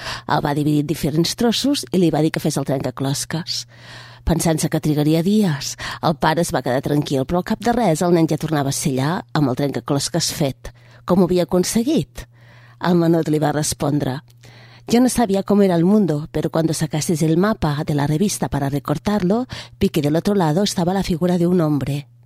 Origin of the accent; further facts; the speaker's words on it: Catalonia, Spain; Com a dona catalana, que és la posició des de la qual jo em situo en el món, les meves lluites passen per reclamar, des del meu territori, la supervivència de les llengües minoritzades